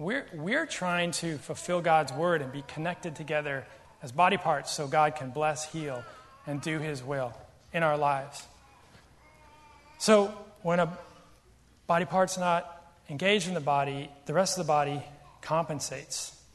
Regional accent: Seattle, Washington, United States; I'm from Seattle.

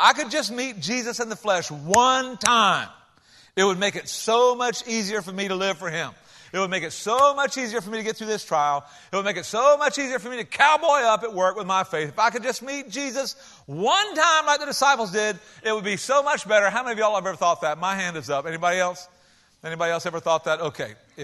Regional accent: Georgia, United States; and since we're from Georgia, we'll start at the back and work our way forward, all right?

